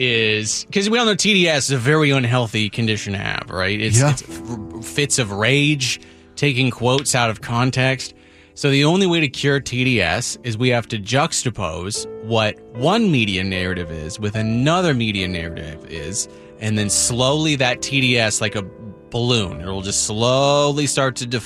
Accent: East Coast, United States; I'm from the East Coast. I understand what the man was saying.

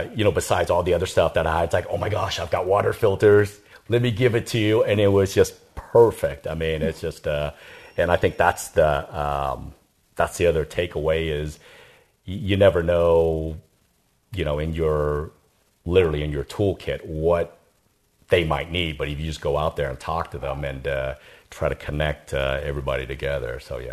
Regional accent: Vietnam; moved away; You guys know that my family and I came from Vietnam. We escaped after the Vietnam War, after Saigon fell to communists

